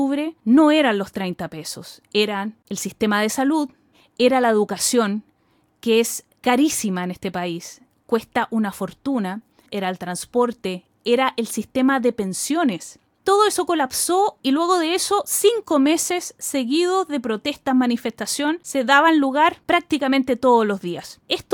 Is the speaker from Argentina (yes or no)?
no; Chile; desembocó en un descontento absoluto ante todas las aristas prácticamente de nuestra vida como chilenos.